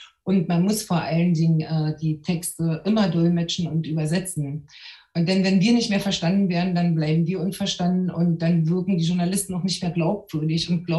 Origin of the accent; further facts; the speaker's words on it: Berlin, Germany; born there; Ich bin also in Ost-Berlin geboren. Meine Mutter war chinesisch-englisch-Dolmetscherin und mein Vater war ein wirklich strammer Kommunist aus Afrika